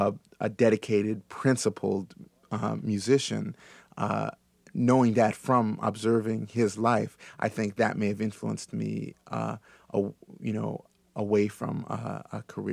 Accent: Berkeley, California, United States; I grew up in Berkeley I'm from mixed parentage

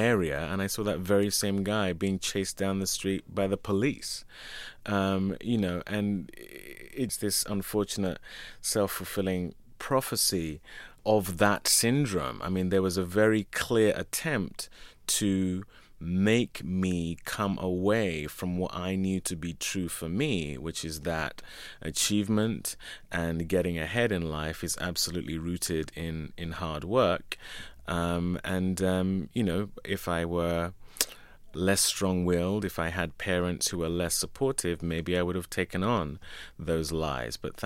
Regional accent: London, United Kingdom; These were all things that were badges of honor where I grew up in North London.

